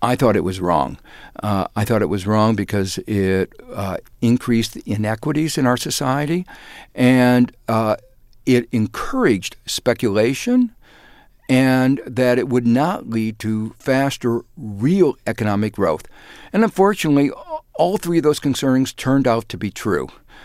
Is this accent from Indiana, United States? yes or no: yes; Gary, Indiana, United States; I grew up in Gary, Indiana, which in a way reflects the history of industry in America.